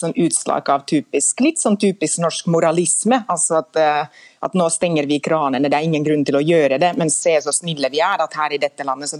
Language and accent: Norwegian; Finland; Norwegian is a second language; now in Norway; Men i mitt hjemland Finland, som er tross alt liksom alkoholikernes land